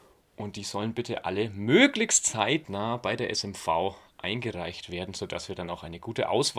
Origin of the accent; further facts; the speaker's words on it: Bavaria, Germany; dann ist das für mich natürlich sehr schwer als Franke, das nachzuempfinden